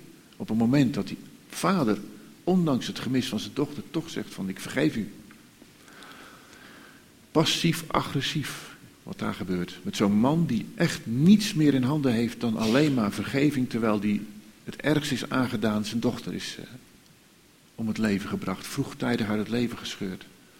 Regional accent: Netherlands; En dan zijn wij Nederlanders toch nog geneigd van, om daar even een schepje bovenop te doen.

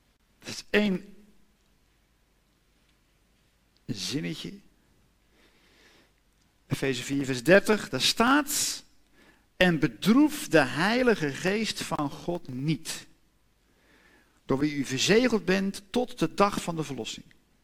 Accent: Harderwijk, Gelderland, Netherlands; Ik kom uit Harderwijk, dus niet uit de IJmuiden. En ik ben tot bekering gekomen in 1993, toen was ik 22 jaar.

